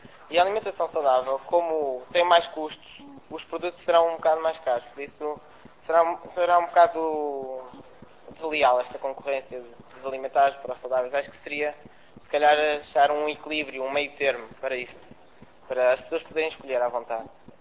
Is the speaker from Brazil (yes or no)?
no; Viseu, Portugal; sou de Viseu